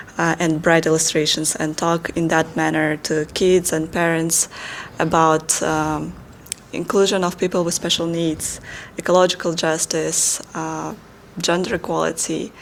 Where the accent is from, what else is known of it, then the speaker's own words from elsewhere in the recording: Kazakhstan; I am from Kazakhstan